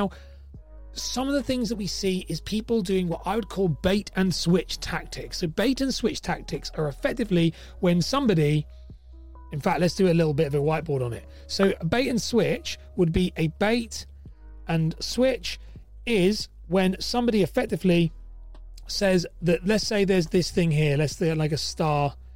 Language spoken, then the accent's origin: English; England, United Kingdom; And let's do a pound sign because we are English.